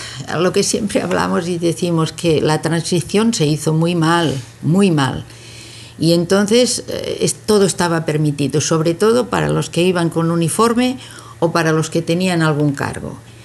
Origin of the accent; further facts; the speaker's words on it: Breda, Catalonia, Spain; born there; yo nací en Breda, de la provincia de Girona, Cataluña.